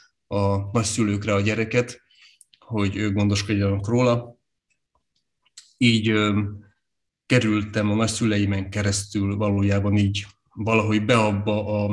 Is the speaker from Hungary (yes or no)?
no; Csíkdánfalva, Harghita, Romania; Csíkszeredfalváról valójában, tehát ott nőttem föl, bár az életrajzi adataimban mindig Csíkszered a szerepel, abból kifolyólag, hogy a szülésze Csíkszeredvárban volt. De hát én dánfalvinak érzem magam, és ott is nőttem föl.